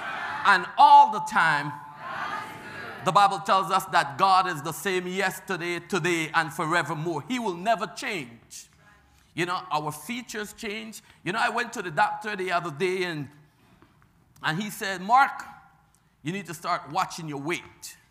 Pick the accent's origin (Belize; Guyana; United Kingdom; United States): Belize; I'm from Belize, so Belize people tend to get crazy.